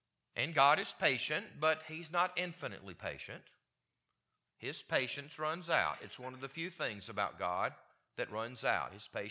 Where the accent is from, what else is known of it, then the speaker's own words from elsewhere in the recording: Mississippi, United States; born there; I was born in Mississippi in the Deep South in the Bible Belt, and my dad was a deacon, and my mom was a Sunday school teacher, and we're Baptists